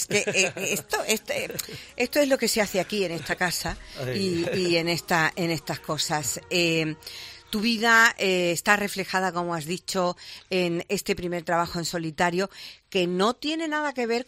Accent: Spain; que es curioso cómo somos los españoles para estas cosas

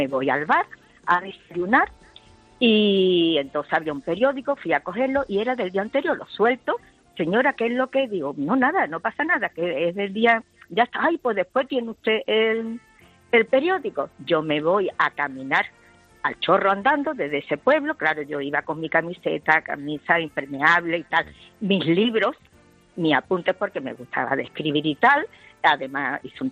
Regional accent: Málaga, Andalusia, Spain; Yo soy de Málaga

